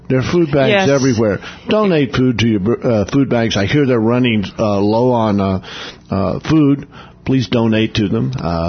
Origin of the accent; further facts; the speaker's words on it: Oklahoma, United States; I'm from Oklahoma.